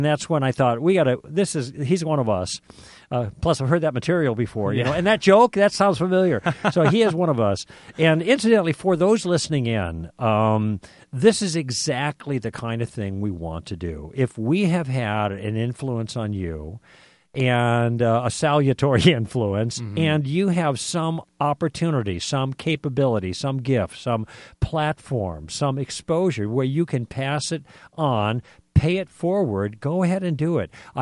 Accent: Chicago, Illinois, United States; I grew up in Chicago.

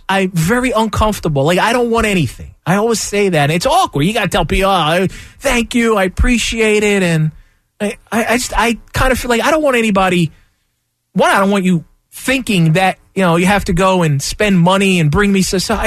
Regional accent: Philadelphia, Pennsylvania, United States; It's evolved over the years from when growing up in South Philly in a huge family.

